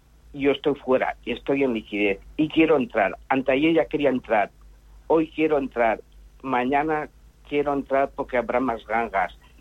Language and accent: Spanish; Valencian Community, Spain; como valenciano, estoy acostumbrado a muchas danas.